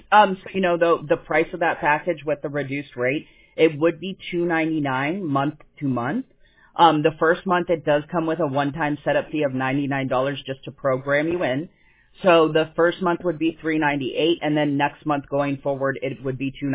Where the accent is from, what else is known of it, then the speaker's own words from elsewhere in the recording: California, United States; born there; because I was born in California, right? So I've always lived here